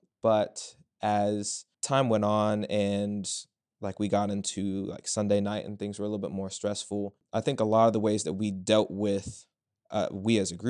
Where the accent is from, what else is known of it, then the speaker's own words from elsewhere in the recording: Culpeper, Virginia, United States; I'm from Culpeper, Virginia.